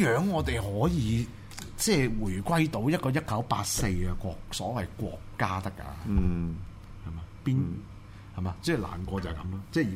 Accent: Hong Kong; 即係我哋香港人，香港呢個城市嘅價值到底係咩？

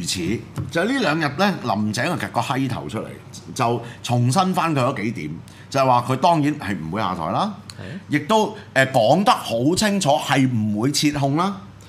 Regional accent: Hong Kong; 而可悲嘅就係我哋香港人而家就係俾一班咁撚樣冇腦白痴嘅人去治港啊嘛！

